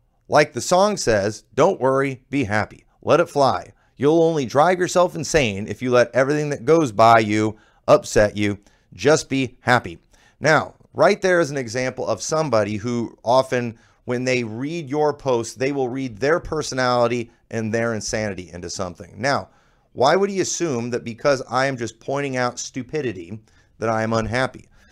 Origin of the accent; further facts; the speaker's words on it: United States; I celebrate that because I'm an American.